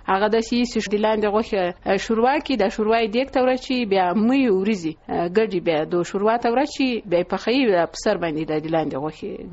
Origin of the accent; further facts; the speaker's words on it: Zabul, Afghanistan; now in Herat, Afghanistan; زه د زابل دی ولایت یم او تقریبا شل کاله کې چې زه په هرات کې ژوند کوم.